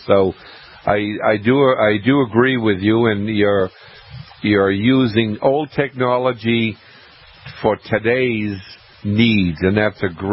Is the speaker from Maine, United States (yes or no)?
yes; Maine, United States; I grew up in Maine. I still live in Maine.